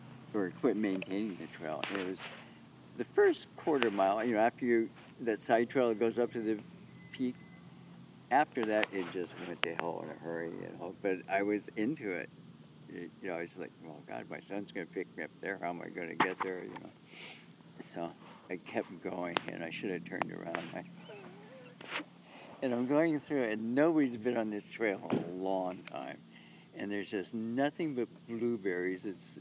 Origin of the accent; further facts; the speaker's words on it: Mukilteo, Washington, United States; Mukilteo.